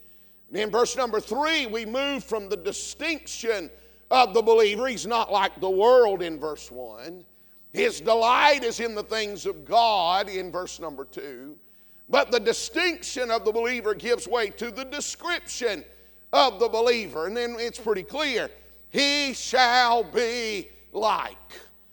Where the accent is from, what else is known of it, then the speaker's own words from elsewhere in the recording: the South, United States; Now, growing up in the South, most everybody I knew, all my neighbors and kin folks and family always had gardens in the summertime.